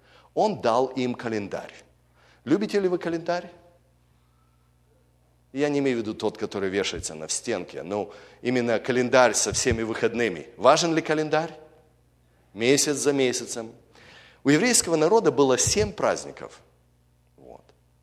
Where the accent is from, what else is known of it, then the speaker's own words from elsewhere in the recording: Ukraine; Я вырос на Украине, где у нас много было баптистов, пятидесятников